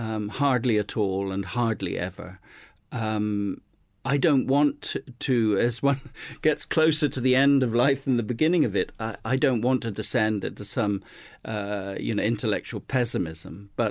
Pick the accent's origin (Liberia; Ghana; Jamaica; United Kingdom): United Kingdom; South West England; Growing up in Devon in southwest England, I suppose there's a very rich visual environment and, you know, by the sea and the edge of the Dartmoor in the countryside.